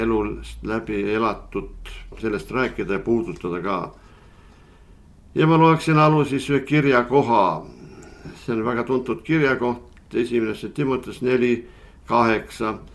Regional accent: Tahkuranna, Pärnu County, Estonia; Olen sündinud Pärnumaal Tahkurannas, mereäärses väikeses Tahku külas.

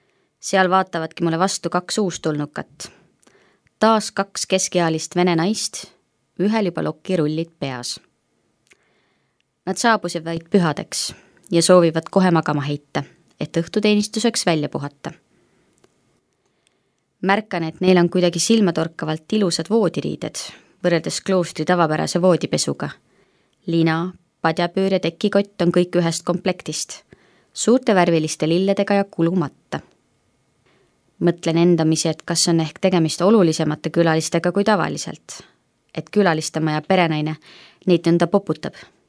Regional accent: Tallinn, Harju County, Estonia; Kuuldes, et olen Tallinnast

